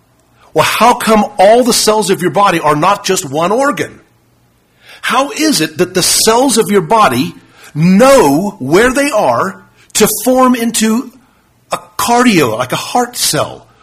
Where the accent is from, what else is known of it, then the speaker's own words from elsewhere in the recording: South Africa; When I was growing up in South Africa, our teachers would teach us that if something is alive, it can take in nourishment